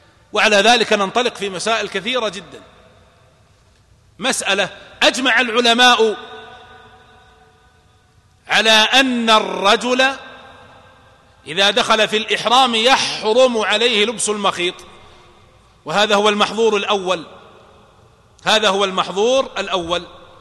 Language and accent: Arabic; Najd, Saudi Arabia; فنلحق بها ما يسمى عندنا في نجد بالدقلة